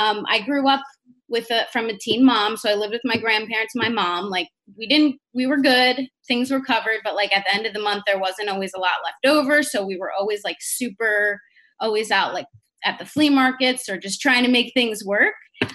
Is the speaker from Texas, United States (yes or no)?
no; New Jersey, United States; I'm from the Jersey Shore, so kind of close to you.